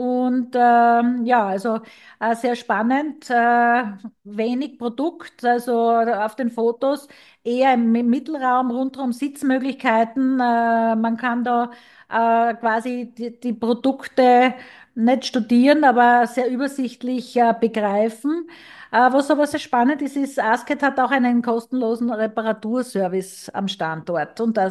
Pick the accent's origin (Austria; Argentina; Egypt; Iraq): Austria; Graz, Styria; von Graz, von meiner Heimatstadt